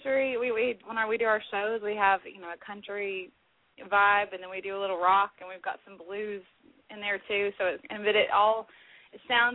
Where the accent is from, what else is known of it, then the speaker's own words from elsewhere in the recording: the South, United States; well, I'm from the South, so that number